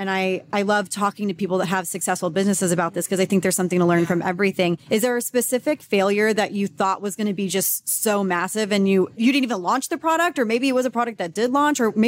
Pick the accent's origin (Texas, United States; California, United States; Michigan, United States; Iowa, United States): Texas, United States; Because like, I grew up in Texas, so I went to like tanning beds when I was 16.